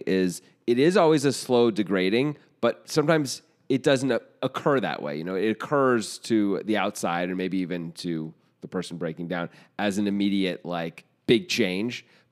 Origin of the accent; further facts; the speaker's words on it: East Coast, United States; because like I grew up on the East Coast, and everyone called it the Crawlstroke